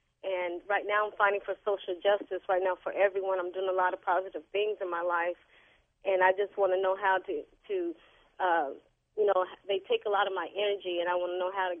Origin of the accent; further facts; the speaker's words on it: Portland, Oregon, United States; Yes, I'm from Portland, Oregon, and I see ships all the time outside of my house.